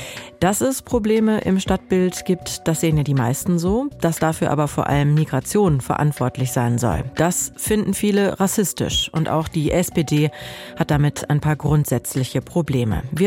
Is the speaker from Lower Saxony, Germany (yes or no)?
no; Duisburg, North Rhine-Westphalia, Germany; Jetzt wird da meine Heimat Duisburg ganz gerne mal zitiert, so als schlechtes Paradebeispiel, sag ich mal.